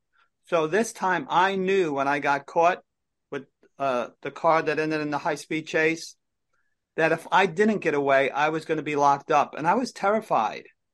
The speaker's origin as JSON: {"language": "English", "town": "The Bronx", "region": "New York", "country": "United States", "tie": "born or raised there", "said": "I grew up in the Bronx in New York."}